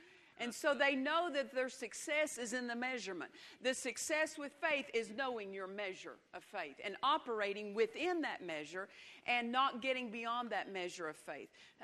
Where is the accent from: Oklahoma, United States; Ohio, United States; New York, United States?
Oklahoma, United States; My husband was raised in California. I was raised in Oklahoma.